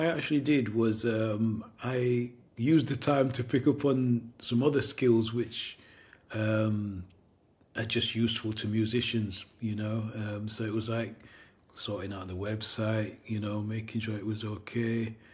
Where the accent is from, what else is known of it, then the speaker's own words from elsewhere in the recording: Leeds, Yorkshire and the Humber, United Kingdom; also born or lived in London; I'm from Leeds, which is in the north. Yeah. And so I've got a nucleus of people I work with up there. Prior to that, I was based in London. So that's the south.